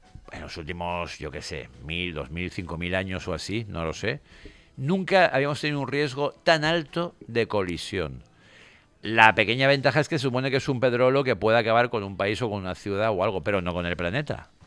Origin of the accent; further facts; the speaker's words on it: Spain; los españoles somos europeos, incluido españoles, y yo también he estado ahí, no paramos de quejarnos de Europa.